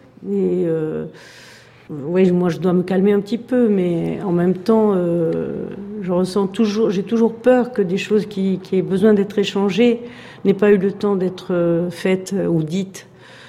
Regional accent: Toulouse, Occitanie, France; born there; Je suis née en 1951 à Toulouse, dans la Haute-Garonne.

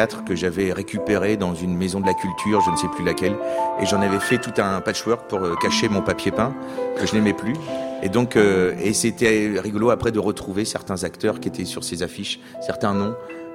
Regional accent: Rouen, Normandy, France; On vient de Rouen, tous les deux.

